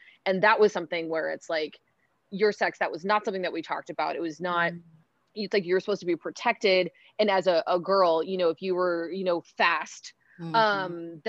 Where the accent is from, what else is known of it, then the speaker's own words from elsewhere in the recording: Seattle, Washington, United States; I grew up in Seattle, Washington. And that was in Seattle still is a more, you know, it's a very liberal place to grow up. I grew up in near downtown